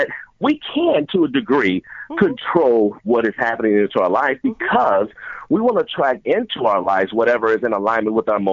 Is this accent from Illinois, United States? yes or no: no; Gary, Indiana, United States; born there; also born or lived in Chicagoland; I was born in Gary, Indiana, right outside of Chicago.